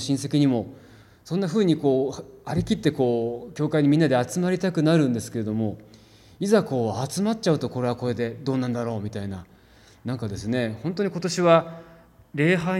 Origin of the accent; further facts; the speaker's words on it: Sapporo, Hokkaido, Japan; now in Fukuoka, Japan; 私はもともと北海道の札幌生まれ札幌育ちですので、寒さには結構強かったはずなんですけれども、もう福岡暮らしが17年目になったもんですから